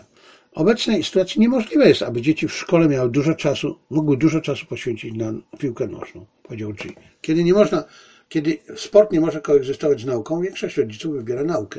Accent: Zabrze, Silesian Voivodeship, Poland; ja urodziłem się w Zabrzu i wprawdzie nigdy w życiu nie byłem na stadionie

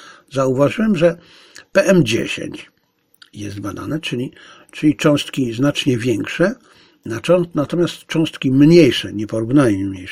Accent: Zabrze, Silesian Voivodeship, Poland; ja pochodzę ze Śląska, przez 24 lata, 3 lata mieszkałem, pierwsze 23 lata mieszkałem w Zabrzu, więc wiem, jak to kiedyś było za mojej młodości.

